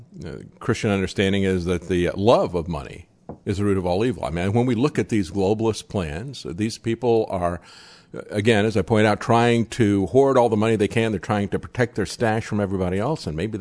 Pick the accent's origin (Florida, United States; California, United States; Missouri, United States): Florida, United States; and I had the same experience when I grew up in Florida.